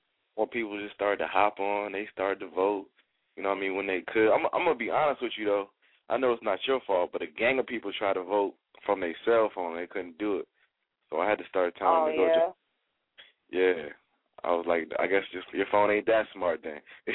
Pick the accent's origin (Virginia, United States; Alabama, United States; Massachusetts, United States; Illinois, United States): Virginia, United States; You know, I'm from Virginia, but I'm posted right now in New Jersey